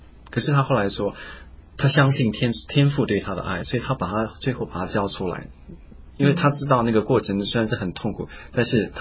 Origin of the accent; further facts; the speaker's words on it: China; 嗯，好，我们中国人有一句话说生老病死嘛，